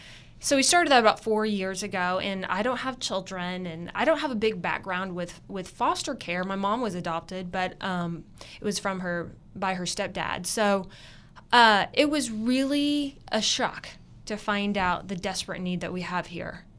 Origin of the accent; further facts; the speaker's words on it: Oklahoma City, Oklahoma, United States; And I'm from Oklahoma City.